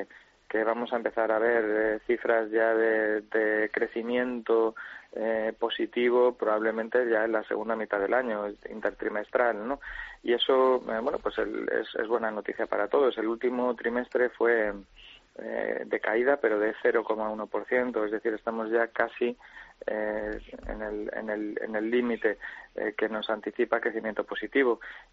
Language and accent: Spanish; Region of Murcia, Spain; porque soy murciano